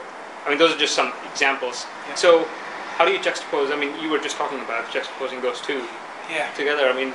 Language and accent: English; Oklahoma, United States; So I'm from Oklahoma, in the States, which is the buckle of the Bible Belt region.